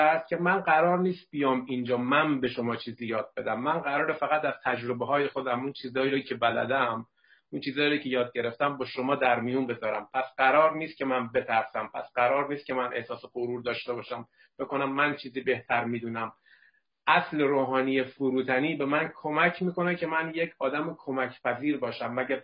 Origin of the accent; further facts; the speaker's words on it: Karaj, Alborz, Iran; moved away as an adult; now in Sweden; من چیزی حدود 9 سال از پاکیم تو ایران بودم، تو کرج بودم، خدمتگزار گروه ها، کمیته شهری، ناحیه بودم، ولی خب الان حدود 8 سالم هست از ایران دور شدم، اومدم سوئد